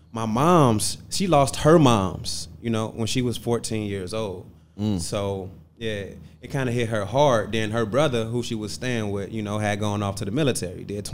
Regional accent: Gary, Indiana, United States; also born or lived in Waukegan, Illinois; I mean, I was raised in Gary, Indiana, but I was born in Waukegan, Illinois.

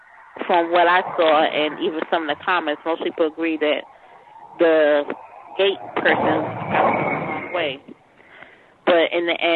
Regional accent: New York City, New York, United States; because New York City schools, I'm from New York, usually starts after Labor Day.

